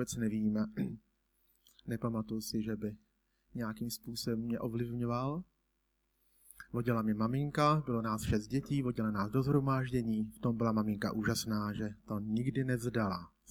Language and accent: Czech; Litvínov, Ústí nad Labem Region, Czechia; pocházím z Litvínova, je to skutečně kousek cesty, nesnadné cesty